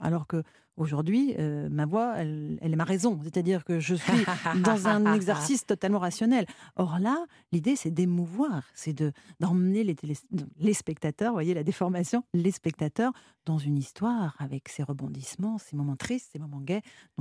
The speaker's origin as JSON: {"language": "French", "town": "Aix-les-Bains", "region": "Auvergne-Rhône-Alpes", "country": "France", "tie": "born there", "said": "J'en fais un autre un mois après à Aix-les-Bains, donc ma ville natale"}